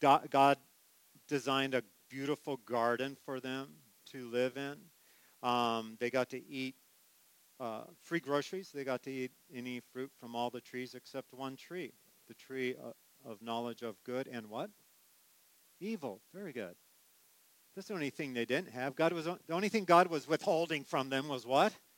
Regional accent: California, United States; I said I'm from California. I'm actually Midwest now. I've lived here longer than I did on the West Coast. But in California, I grew up with four seasons.

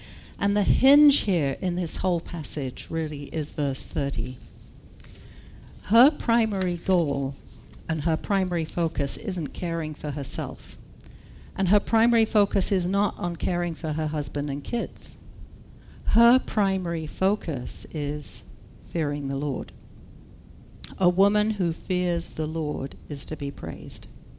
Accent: England, United Kingdom; now in United States; Growing up in England, I remember hearing you shouldn't praise kids too much because they become precocious. I think in America, we've probably gone to the other extreme now.

